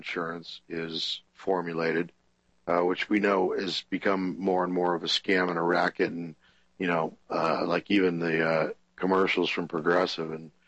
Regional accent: San Diego, California, United States; the people of San Diego, my hometown, would allow that to happen in a republic

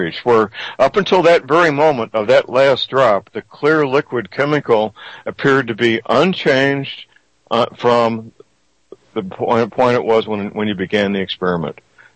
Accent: St. Louis, Missouri, United States; born or raised there

